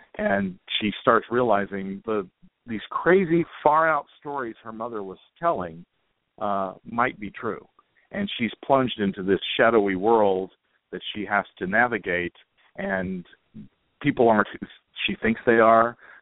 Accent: San Angelo, Texas, United States; I'm originally from West Texas.

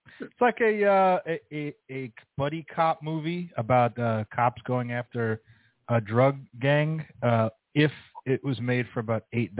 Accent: Brooklyn, New York, United States; because we're actually from Brooklyn, and you kind of added our Brooklyn perspective on these Goombas.

